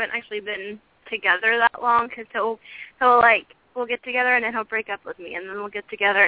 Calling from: Pennsylvania, United States; I'm in Pennsylvania.

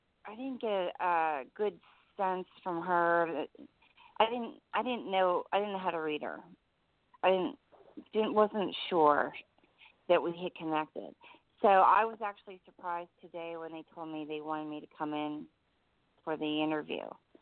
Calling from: New Jersey, United States; I'm in New Jersey.

